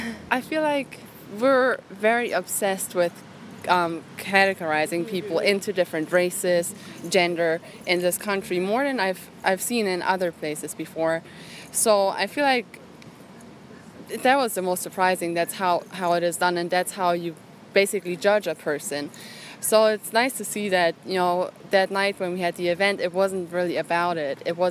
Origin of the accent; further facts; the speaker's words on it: Germany; now in Inwood, United States; I'm originally from Germany. I moved here 4 years ago, and now I live in Inwood, West Virginia.